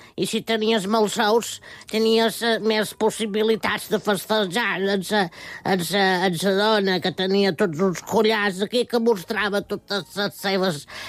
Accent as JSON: {"language": "Catalan", "town": "Santa Gertrudis", "region": "Balearic Islands", "country": "Spain", "said": "Bueno, això que vosaltres dieu ara és que antigament jo sóc de Santa Gertrudis."}